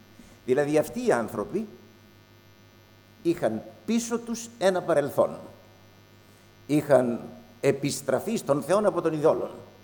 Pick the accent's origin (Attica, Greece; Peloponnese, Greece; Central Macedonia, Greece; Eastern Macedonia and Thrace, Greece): Central Macedonia, Greece; Thessaloniki; κάποιοι θυμούνται ότι είμαι από τη Θεσσαλονίκη